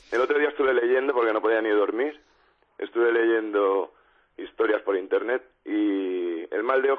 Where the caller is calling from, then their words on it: Mataró, Catalonia, Spain; de Mataró.